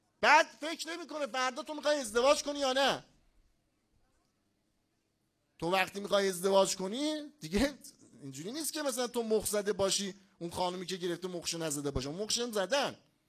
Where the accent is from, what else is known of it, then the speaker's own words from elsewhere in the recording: Tabriz, East Azerbaijan, Iran; first language Azerbaijani; Persian is a second language; now in Qom, Iran; من قم، یعنی 13 سال قم ساکنم ولی بچه تبریزم. چون 13 سال قمم خب فارسی حرف میزنیم، یه وقتی میرم تبریز اتوماتیک یادم میره فارسی حرف میزنم.